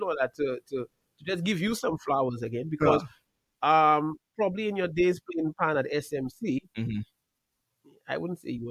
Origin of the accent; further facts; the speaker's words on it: Entrepot, Castries, St. Lucia; Because I'm from Entrepot, Marshall is right there.